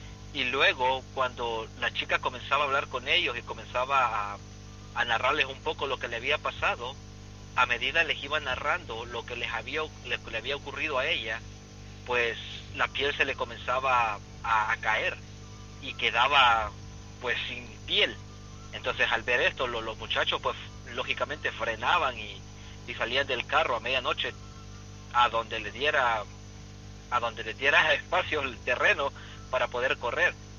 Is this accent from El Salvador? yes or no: yes; Santiago de María, Usulután, El Salvador; hay una vuelta en una carretera allá en El Salvador, que conecta mi pueblo, que se llama Santiago de María, con otro pueblo que se llama El Triunfo